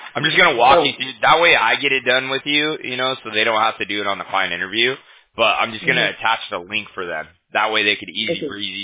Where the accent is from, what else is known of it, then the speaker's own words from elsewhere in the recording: Huntington Beach, California, United States; So I'm from Huntington Beach.